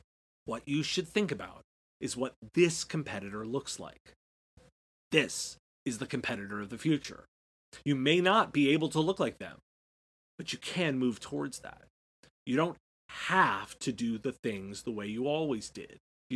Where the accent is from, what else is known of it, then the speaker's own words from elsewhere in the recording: United States; I'm American, so I'd start there.